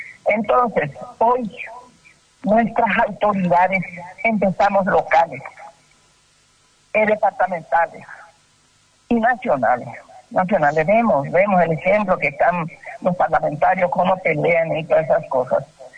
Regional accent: Paraguay; Yo soy muy paraguaya. Y a mí me interesa, yo vivo con la historia paraguaya.

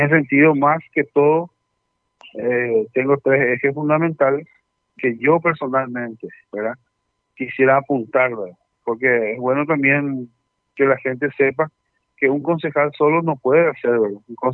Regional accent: San Ignacio, Misiones, Paraguay; Trabajé en mi San Ignacio, que es mi ciudad de origen, con mis padres.

